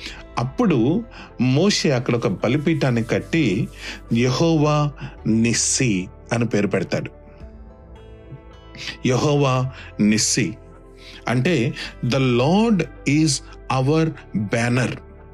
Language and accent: Telugu; Nuzvid, Andhra Pradesh, India; also born or lived in Kurnool; నేను పుట్టింది నూజివీడు, యూనో పెరిగింది కృష్ణా జిల్లా, చదువుకున్నది కర్నూలు